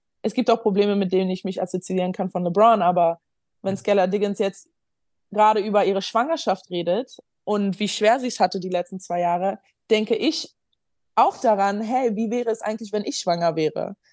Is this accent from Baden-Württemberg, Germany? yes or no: no; Berlin, Germany; während ich aufgewachsen bin in Berlin